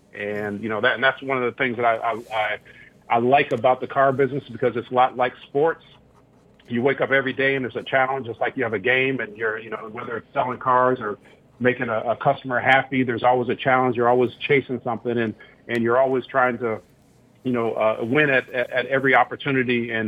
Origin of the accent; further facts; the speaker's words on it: Minneapolis, Minnesota, United States; I was raised in Minneapolis. I went to one of the two 50-50 black high schools.